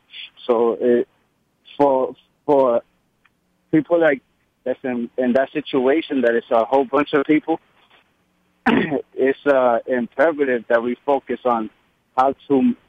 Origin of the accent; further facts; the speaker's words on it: New York, United States; born and raised in New York and everything like that, right?